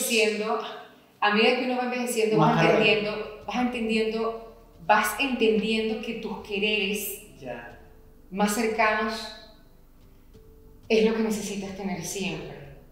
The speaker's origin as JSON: {"language": "Spanish", "town": "Caracas", "region": "Capital District", "country": "Venezuela", "tie": "born there", "said": "Yo nací en Caracas, pero ese pueblo yo lo adopté como mío y es Caracas y Caribe."}